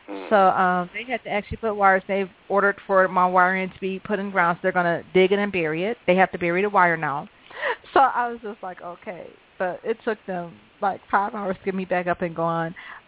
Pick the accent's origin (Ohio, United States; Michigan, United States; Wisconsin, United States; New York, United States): Michigan, United States; Detroit; I came from Detroit. I no longer live in Detroit. I moved, and I'm not saying what city I moved to, but I moved to one of the more rural cities.